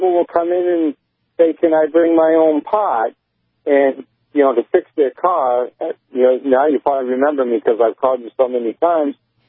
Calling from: New Hampshire, United States; Listen, I'm calling from New Hampshire.

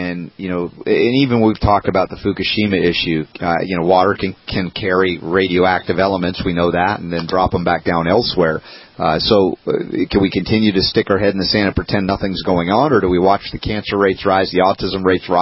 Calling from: Muscatine, Iowa, United States; I am broadcasting from Muscatine, Iowa, and it is so cold, I don't know how to describe it, but it's definitely not what I'm used to in the Southeast

